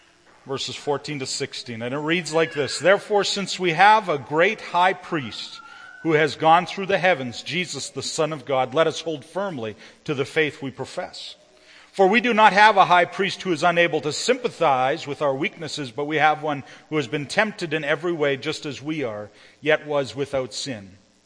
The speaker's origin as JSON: {"language": "English", "town": "Altona", "region": "Manitoba", "country": "Canada", "said": "I'm from Altona, so I know it's a little bit of a trek"}